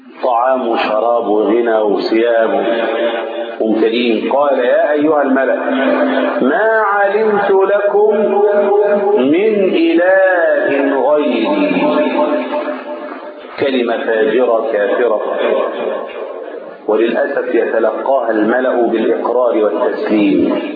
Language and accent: Arabic; Egypt; شوفوا مصانع الطوب عندنا في مصر من زمان